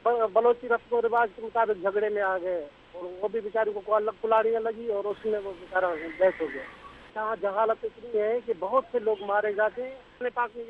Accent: Sindh, Pakistan; میں نواب شاہ سندھ میں رہتا ہوں. میرا گوٹھ جو ہے ولیج فیض محمد بنگوار میں ہے.

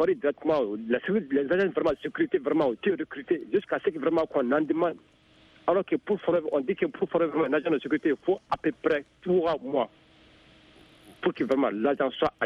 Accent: Mali; disons la vérité, on ne se cache pas, nous sommes tous des Maliens.

